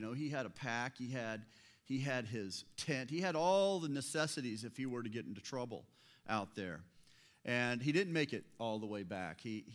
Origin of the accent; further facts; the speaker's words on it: the South, United States; moved away; When you have an accent, you think it's everyone else that has one. But so I'm from the South, and, you know, up until 2005 when I moved up here